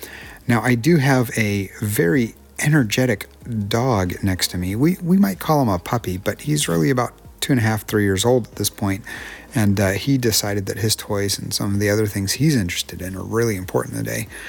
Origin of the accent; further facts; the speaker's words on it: Connecticut, United States; There is a part of it that does remind me of growing up in New England. There's a beautiful spot in Connecticut where I spent quite a few of my teenage years